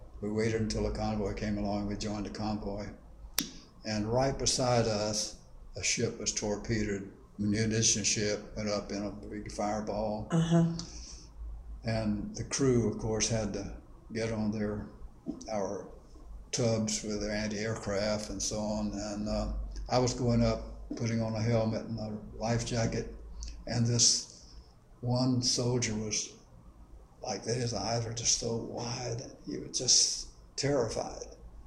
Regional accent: the South, United States; knowing I was from the South and the black man.

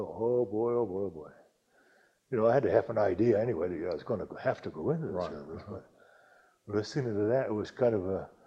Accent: Easton, Pennsylvania, United States; now in Fearrington Village, United States; I was born in Easton, Pennsylvania. I am now about to become 82 years old in about 3 weeks. I grew up

